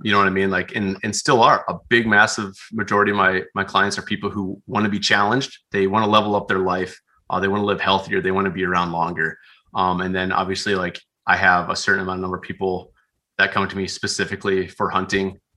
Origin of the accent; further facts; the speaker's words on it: South Dakota, United States; Because I grew up out in Western South Dakota, Central and Western South Dakota.